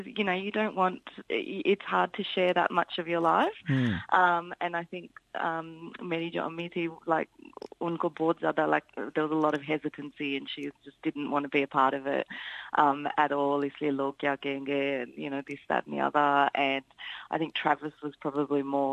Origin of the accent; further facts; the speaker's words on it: Melbourne, Victoria, Australia; born there; And then they came to Melbourne, and then I was born in Melbourne, and my younger brother were born in Melbourne in 1980 and 83.